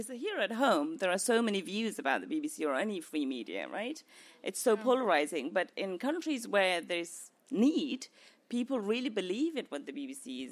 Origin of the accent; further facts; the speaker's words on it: Afghanistan; growing up in Afghanistan under the first Taliban regime, we didn't have anything